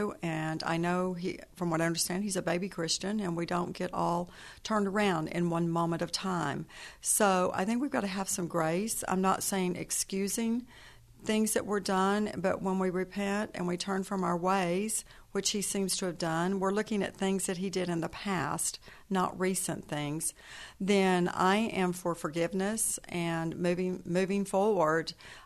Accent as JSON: {"language": "English", "region": "Texas", "country": "United States", "tie": "born or raised there", "also_born_or_lived": "Iowa", "said": "I was born and raised in Texas, if I sound a little bit different, but I've lived in Iowa for 25 years."}